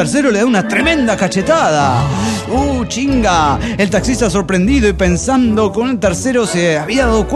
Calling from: Mexico City, Mexico; del DF Mexicana.

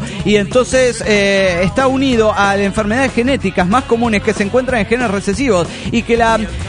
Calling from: Buenos Aires, Argentina; de Buenos Aires, Argentina.

